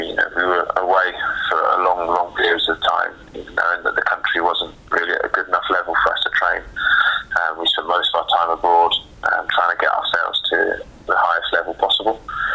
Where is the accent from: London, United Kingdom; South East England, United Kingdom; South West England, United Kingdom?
South West England, United Kingdom; Poole; I've played locally, so I grew up in Poole.